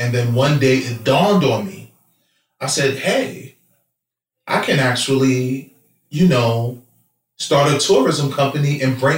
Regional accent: Harlem, New York, United States; I'm from Harlem, New York.

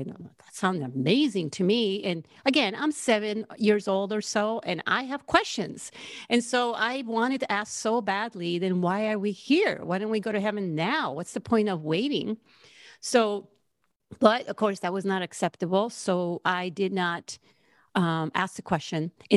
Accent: Naranjito, Puerto Rico; I was born and raised in Naranjito, Puerto Rico. It's, if some people don't know where Puerto Rico is, it's in the Caribbean. It's a small island. I literally grew up in the jungle, in the middle of the island, up in the mountains, one of seven kids.

